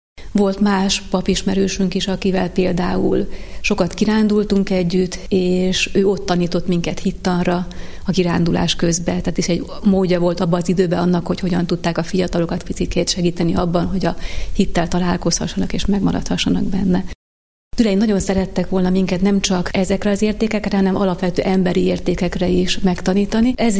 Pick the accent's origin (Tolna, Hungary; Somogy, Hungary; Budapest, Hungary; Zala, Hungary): Budapest, Hungary; born there; Egy budapesti keresztény családban a szüleim ők mérnökök voltak, vegyészmérnökök, négyen vagyunk testvérek.